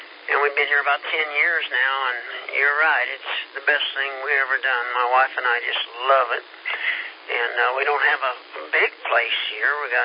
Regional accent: Kansas, United States; moved away as an adult; We're from Kansas, and I tell people, they ask me what's so good about living in South Carolina

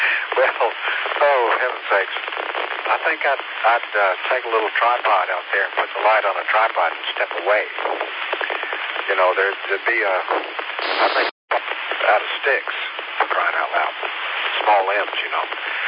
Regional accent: Tennessee, United States; In my hometown, on top of a mountain that's within the city limits, Bays Mountain, B-A-Y-S.

